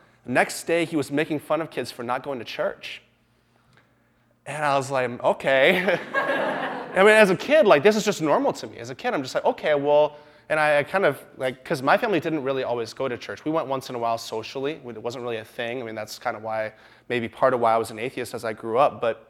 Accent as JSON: {"language": "English", "town": "Houston", "region": "Texas", "country": "United States", "tie": "born or raised there", "said": "But for me, I know part of growing up in Houston was that everyone's a Christian, right? I went to a private school. I went to a Christian school in Houston"}